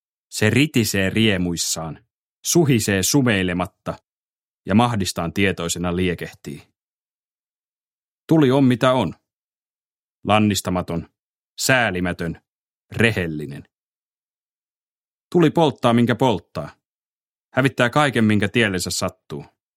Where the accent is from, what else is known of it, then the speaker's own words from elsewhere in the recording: Vaasa, Ostrobothnia, Finland; moved away; Jätin kotiseutuni Vaasan Palosaaren 45 vuotta sitten.